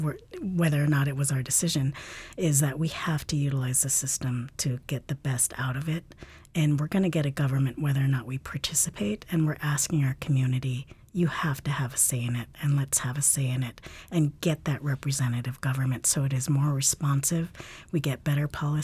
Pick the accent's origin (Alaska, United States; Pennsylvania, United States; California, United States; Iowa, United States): Alaska, United States; born there; We did not even get the right to vote until 9 years before I was born here in Alaska.